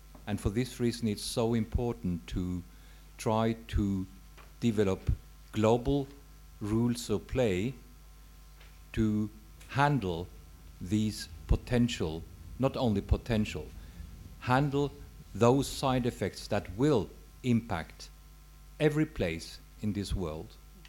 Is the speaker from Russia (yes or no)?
no; Norway; I think I come from Norway.